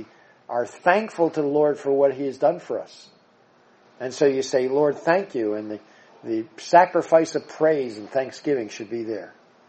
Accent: New Jersey, United States; You know, I'm from the Jersey Shore, but I'm also from the Pine Barrens area of Jersey.

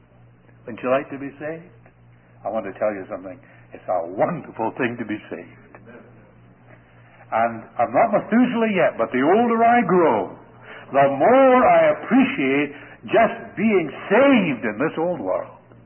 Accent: Scotland, United Kingdom; now in Canada; I'm a Canadian from Scotland

